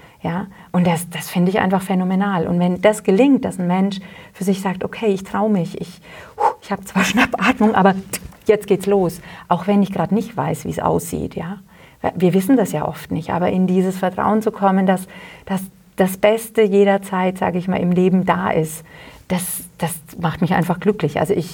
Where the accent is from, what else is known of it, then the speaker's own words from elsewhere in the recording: Hollstadt, Bavaria, Germany; now in Wülfershausen, Germany; ich komme ja ursprünglich aus Holstadt und bin dann nach Wülfershausen eben der Liebe wegen gezogen und lebe auch gerne hier.